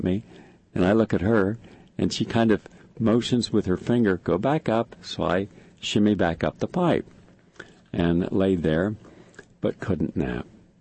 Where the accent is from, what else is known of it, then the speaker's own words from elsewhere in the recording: the South, United States; Where I grew up in the South, we were, as children, we were told, whether we liked it or not, more often not, we did not like it, to take a nap.